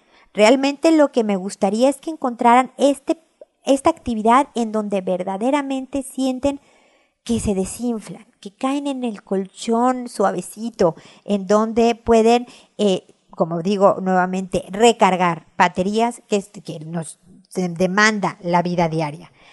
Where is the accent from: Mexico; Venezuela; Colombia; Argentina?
Mexico; now in Chile; soy mexicana, estoy viviendo en Chile precisamente porque nos mudaron como familia por el trabajo de mi esposo.